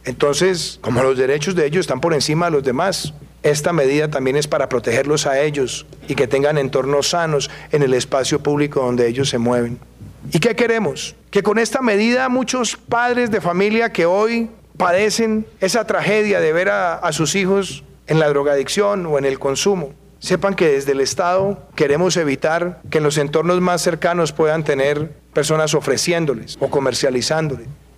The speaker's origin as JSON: {"language": "Spanish", "country": "Colombia", "said": "Yo creo que estos son mensajes que nos deben hacer sentir a nosotros orgullosos como colombianos."}